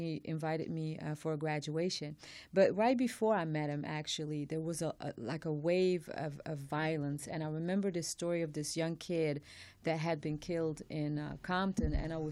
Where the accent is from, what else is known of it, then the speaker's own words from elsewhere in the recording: Belgium; moved away; I'm actually from Belgium.